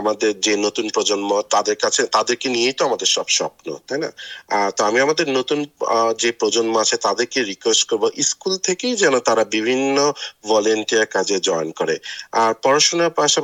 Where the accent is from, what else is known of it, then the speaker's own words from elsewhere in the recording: Bangladesh; now in Dubbo, Australia; আমার Bangladeshi community in ডাবো